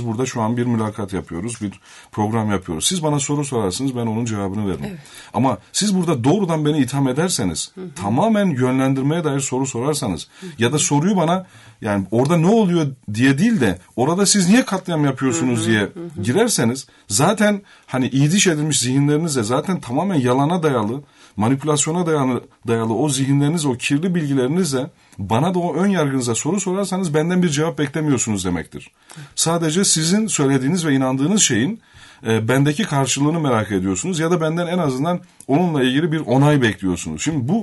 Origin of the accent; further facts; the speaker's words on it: Malatya, Turkey; Diyorum ki kardeşim ben de Doğu ve Güneydoğu bölgesinden gelen birisiyim. Malatyalıyım. Benim annem Türkçe bilmiyor.